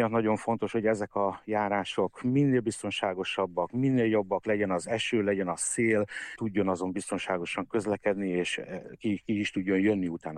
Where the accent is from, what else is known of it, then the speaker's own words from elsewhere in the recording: Hungary; born there; sokat voltam a szüleim által külföldi környezetben, és így kerültem végül is abba az iskolába, de Magyarországon születtem.